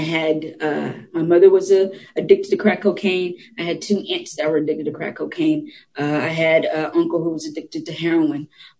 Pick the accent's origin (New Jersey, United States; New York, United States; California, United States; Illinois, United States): Illinois, United States; Chicago; born there; So with that being said, I was born in Chicago, Illinois, September 5th of 1981.